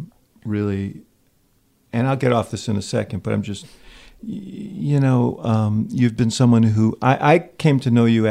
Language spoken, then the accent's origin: English; United States; One of the things that concerns me, not as a partisan, but just as an American, is this sort of harsh kind of divisiveness that we've heard.